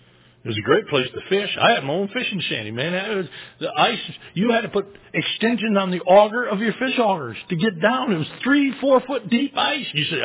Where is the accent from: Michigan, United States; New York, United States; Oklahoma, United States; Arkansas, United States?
Michigan, United States; Just because we're from Michigan doesn't mean we got to go back to Michigan.